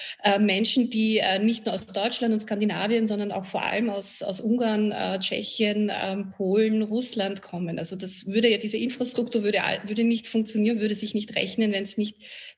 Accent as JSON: {"language": "German", "region": "Vienna", "country": "Austria", "said": "Also heutzutage quasi als Wienerin, so wie ich es bin, mit zwei Kindern, Skifahren zu gehen, ist ein wirklicher Luxus"}